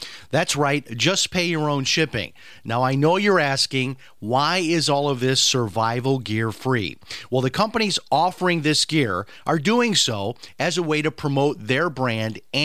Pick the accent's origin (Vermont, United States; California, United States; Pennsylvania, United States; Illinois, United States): Illinois, United States; Chicago; Now, this is somebody emailing from Chicago, my hometown.